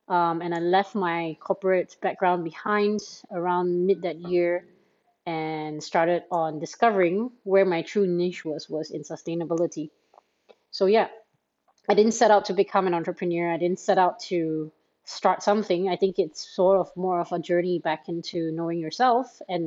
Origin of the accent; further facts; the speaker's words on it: Singapore; in Singapore, where I'm based, and I am Singaporean as well